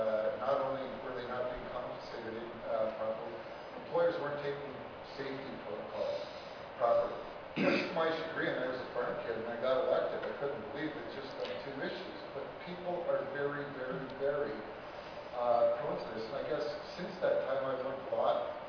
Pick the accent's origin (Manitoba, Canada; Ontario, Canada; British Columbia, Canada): Ontario, Canada; Toronto; I'm from Toronto, Ontario, Canada.